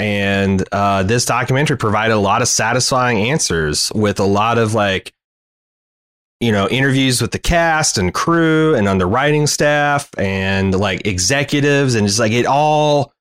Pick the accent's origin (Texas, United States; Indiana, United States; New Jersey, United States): Indiana, United States; I mean, I grew up in Indiana. It's almost required to be a fan of basketball.